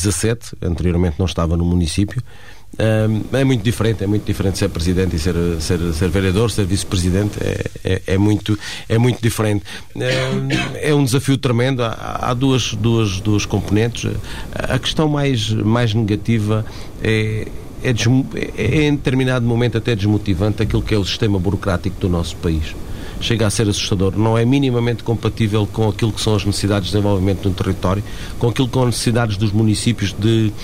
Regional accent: Mértola, Beja, Portugal; Eu sou de Mértola, sou ainda mais do interior de Mértola, de uma localidade muito que é Boisões, ainda mais a sul do concelho. Fiz todo o meu percurso pessoal e profissional em Mértola

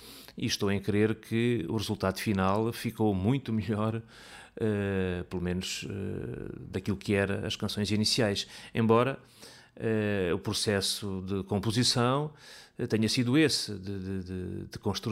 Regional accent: Alentejo, Portugal; eu costumo dizer que como alentejano que somos

